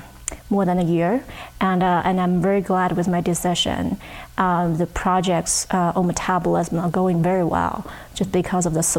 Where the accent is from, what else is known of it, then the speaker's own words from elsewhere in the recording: China; moved away as an adult; now in United States; No, I grew up in China.